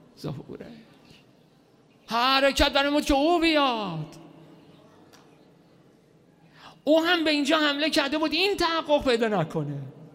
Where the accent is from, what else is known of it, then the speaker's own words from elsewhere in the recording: Iran; گفتم که من ایرانی هستم